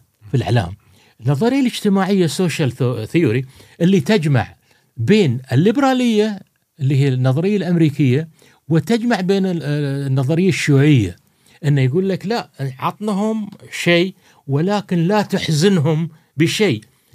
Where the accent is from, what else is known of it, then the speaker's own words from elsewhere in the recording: Qatar; إحنا عندنا في قطر الآن